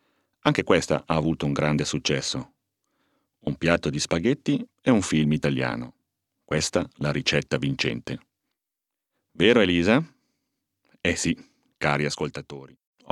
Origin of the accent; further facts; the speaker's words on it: Ticino, Switzerland; perché come ticinese, e quindi svizzero, mi parlavano subito in svizzero tedesco. Allora dovevo spiegare che anche con il passaporto rosso crociato preferivo parlare l'italiano.